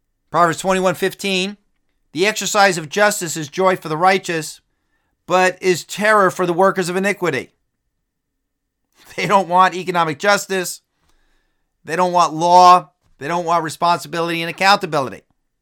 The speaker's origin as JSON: {"language": "English", "town": "New Milford", "region": "New Jersey", "country": "United States", "tie": "born or raised there", "said": "the house I grew up in New Milford, New Jersey, is valued at $670,000."}